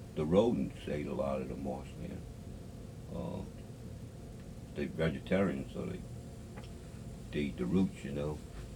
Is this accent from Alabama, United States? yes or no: no; Louisiana, United States; I was born in South Plaquemines Parish 52 years ago, and today I'm still residing in Plaquemines Parish.